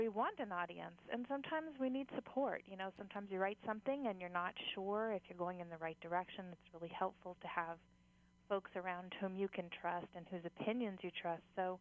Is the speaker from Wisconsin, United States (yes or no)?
no; Mokuleia, Hawaii, United States; I grew up on Mokulele'a Beach, so for me there's nothing better for my imagination than just to walk down the beach, listen to the ocean.